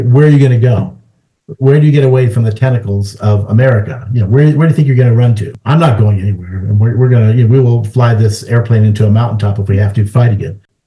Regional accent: United States; I have no interest in going to Israel. I'm an American.

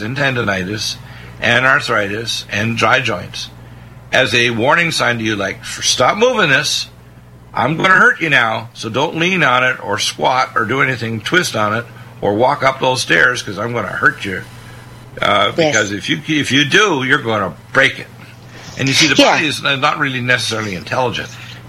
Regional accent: Truro, Nova Scotia, Canada; also born or lived in Detroit, United States / Halifax / Dartmouth; I was born in Detroit, but raised in rural Nova Scotia, and I can tell you, Truro and then Halifax, Nova Scotia, and Dartmouth

